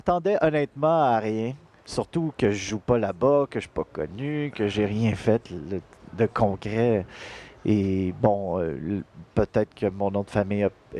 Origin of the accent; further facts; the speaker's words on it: Montreal, Quebec, Canada; J'ai grandi à Montréal, pour ceux qui se posent la question.